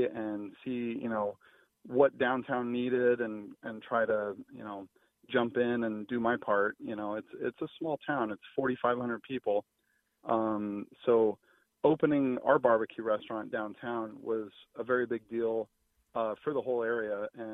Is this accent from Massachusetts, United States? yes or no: yes; Paxton, Massachusetts, United States; also born or lived in Arizona / Boston; Actually, I grew up in Paxton, graduated from Paxton, and then ended up in Arizona going to chef school out there, and then Boston as a chef, and kind of bounced around.